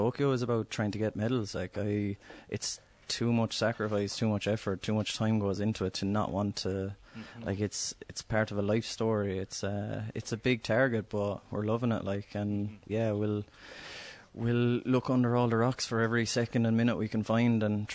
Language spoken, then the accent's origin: English; Ireland; so I'm an Irish Paralympian cyclist. Been on the Irish squad for the last 5 years or so.